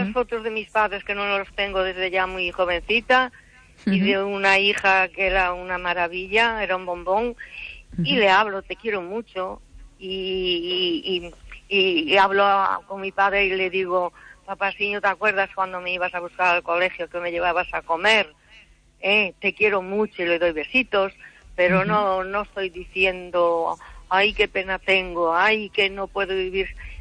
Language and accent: Spanish; Cangas, Galicia, Spain; born there; now in Vigo, Spain; yo nací en Cangas, allá en Balea, donde está Simón, pero llevo muchos años aquí en Vigo